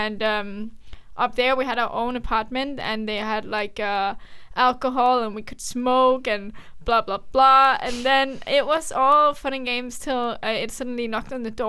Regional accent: Aalborg, North Denmark Region, Denmark; English is a second language; I mean, I'm from Aalborg, mm-hmm. or near Aalborg in Denmark

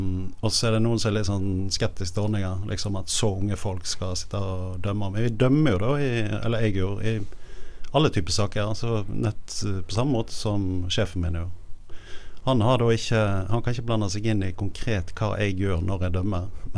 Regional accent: Odda, Vestland, Norway; Ja, jeg er fra Odda i Hardanger.

